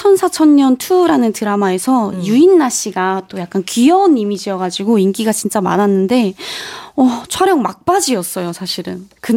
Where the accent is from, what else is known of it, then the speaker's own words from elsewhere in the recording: China; 제가 또 국적이 중국이다 보니 네. 취소된 일들이 있는 반면 들어오는 네. 일들이 또 있더라고요.